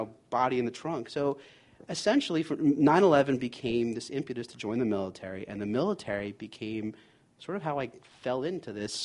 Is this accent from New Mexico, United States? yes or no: no; New York, United States; I was living in Boston. I'm a New Yorker